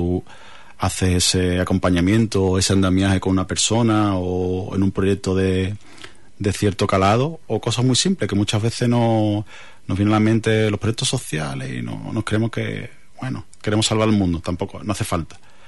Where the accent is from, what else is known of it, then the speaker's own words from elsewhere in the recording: Cádiz, Andalusia, Spain; yo soy de Cádiz, y bueno, a lo mejor ciertas carreras sociales no existían en la facultad